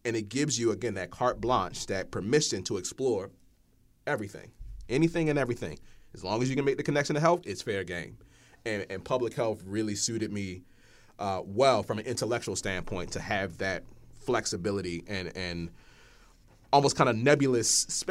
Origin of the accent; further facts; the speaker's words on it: Baltimore, Maryland, United States; Born and raised in East Baltimore. You can look up stats on Baltimore.